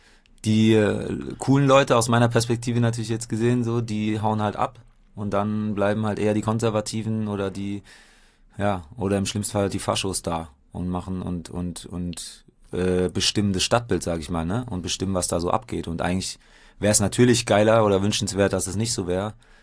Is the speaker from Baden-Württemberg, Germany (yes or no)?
yes; Heidelberg, Baden-Württemberg, Germany; Und dann bin ich ja in Heidelberg groß geworden und da gab es damals das Autonome Zentrum.